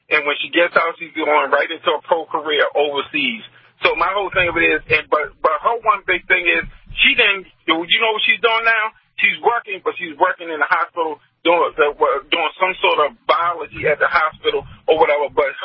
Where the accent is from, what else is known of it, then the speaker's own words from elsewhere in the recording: Queens, New York, United States; You know, where I came from, we came from the Queens Projects, and we came from the concrete ghetto, Jackson Heights. Anyone knows anything about New York, you already know what Jackson Heights is.